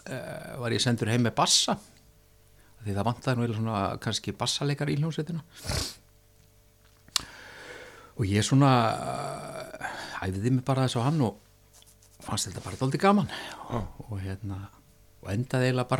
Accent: Neskaupstaður, Eastern Region, Iceland; mjög gott og gaman að alast upp á Neskaupstað

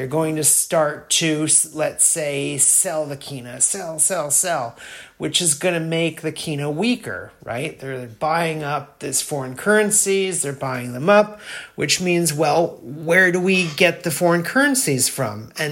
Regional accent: United States; As you hear, I'm American, so the value for me in US dollars is about 3 to 1.

